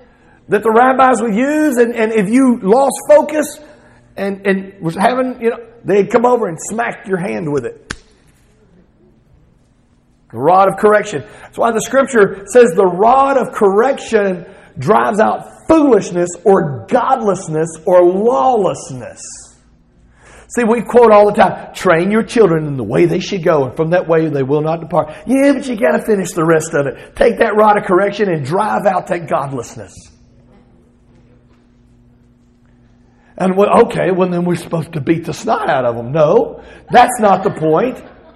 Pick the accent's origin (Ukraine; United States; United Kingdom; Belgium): United States; the South; accent: southern; I say that with my southern accent.